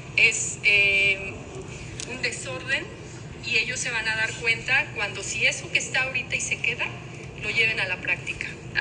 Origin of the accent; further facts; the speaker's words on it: Mexico; a todos, como ciudadanos mexicanos, nos conviene la independencia de los poderes judiciales